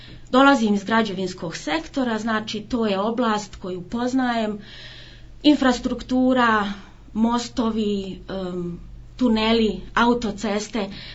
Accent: Vareš, Federation of Bosnia and Herzegovina, Bosnia & Herzegovina; moved away; also born or lived in Germany; rođena sam u Varešu, odrasla u Varešu, išla u srednju školu u Varešu, to je bila tadašnja dobra škola, mašinska, tehnička škola

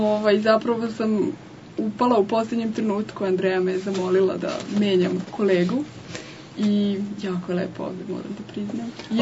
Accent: Belgrade, Serbia; Iz Beograda.

